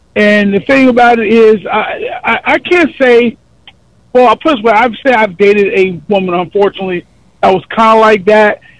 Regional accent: Pennsylvania, United States; Actually, by the way, I'm not from Virginia. I'm from PA. I'm in Stroudsburg.

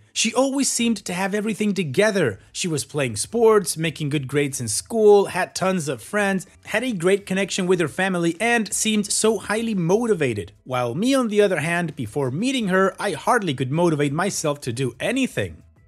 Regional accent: Maryland, United States; We're from Maryland.

